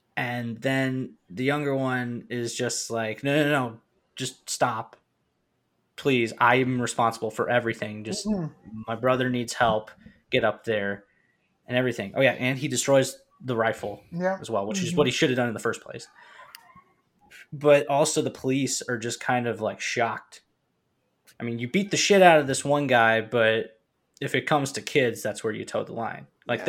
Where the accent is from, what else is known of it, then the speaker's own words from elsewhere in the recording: United States; And I am fully American. I've grown up with it my whole life.